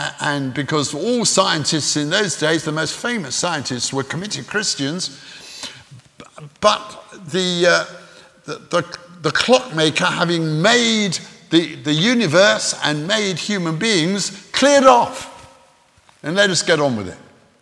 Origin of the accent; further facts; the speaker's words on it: South India, India; Most of you know that I grew up in South India